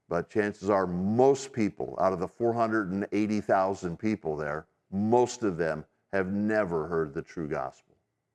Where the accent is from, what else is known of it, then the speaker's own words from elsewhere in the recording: United States; I grew up in America, but I did not grow up going to church.